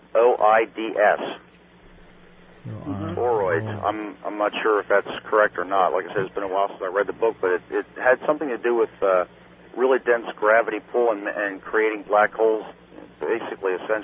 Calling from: Harrisburg, Pennsylvania, United States; I'm calling from Harrisburg, Pennsylvania.

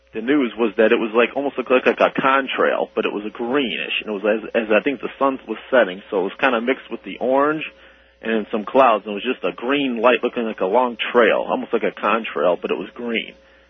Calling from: Cleveland, Ohio, United States; Hey, I'm calling from Cleveland here

